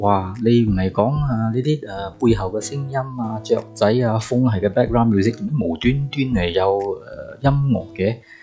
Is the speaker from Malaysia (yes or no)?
yes; Malaysia; 我是一个马来西亚人